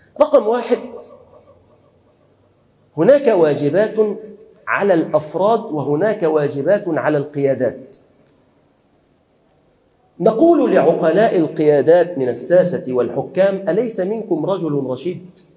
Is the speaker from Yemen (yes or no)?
no; Upper Egypt, Egypt; زي عندنا في الصعيد كده اللي هي فكره الثأر